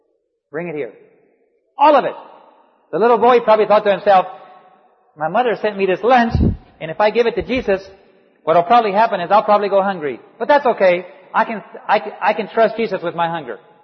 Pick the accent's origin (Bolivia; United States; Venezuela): Bolivia; I grew up in Bolivia